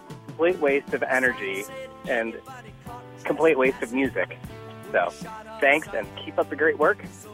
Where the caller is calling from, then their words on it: Berwyn, Illinois, United States; I'm calling from Berwyn, Illinois